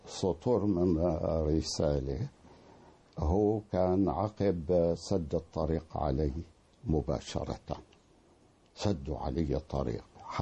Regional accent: Syria; moved away; انا طلعت من سوريا بوضح النهار

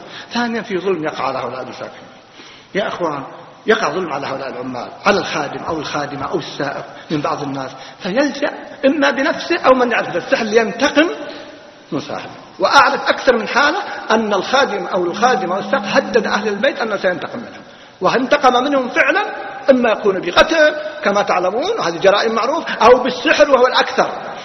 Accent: Riyadh, Riyadh Province, Saudi Arabia; مشهور عندنا بالرياض

